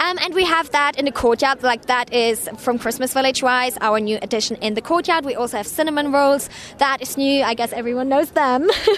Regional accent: Germany; I'm from Germany

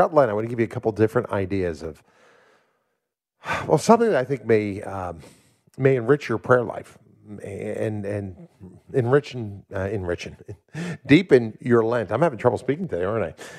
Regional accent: Philadelphia, Pennsylvania, United States; her ministry was carried out in my hometown of Philadelphia.

